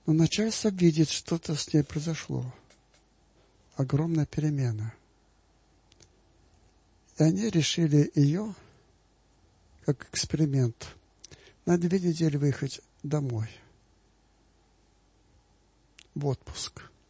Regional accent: Belarus; Я сама из Белоруссии.

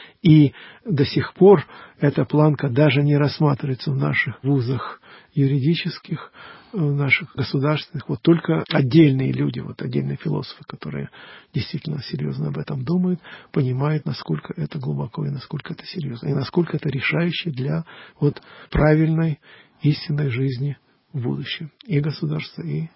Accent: Ukraine; я учился в украинской школе, вот такое, я позиционирую себя как украинец.

